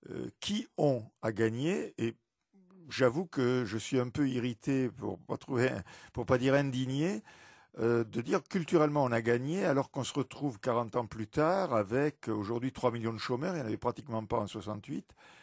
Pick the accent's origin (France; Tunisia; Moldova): France; Toulouse, Occitanie; étant originaire de Toulouse, j'ai fait un crochet par ma ville natale